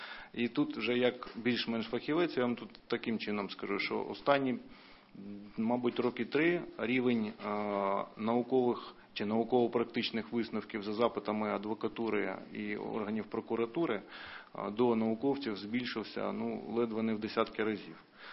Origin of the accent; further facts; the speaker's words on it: Crimea, Ukraine; Я сам з Криму